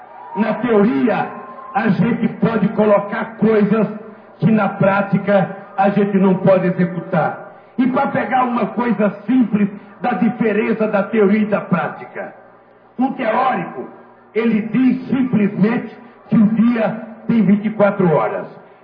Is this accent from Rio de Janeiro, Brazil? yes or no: no; Garanhuns, Pernambuco, Brazil; born there; até em Garanhuns, onde eu nasci